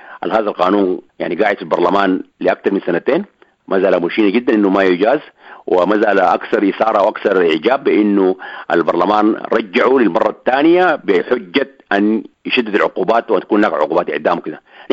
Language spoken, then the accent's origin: Arabic; Khartoum, Sudan; لا تعرف كم مخبز عندنا في الخرطوم في ولاية الخرطوم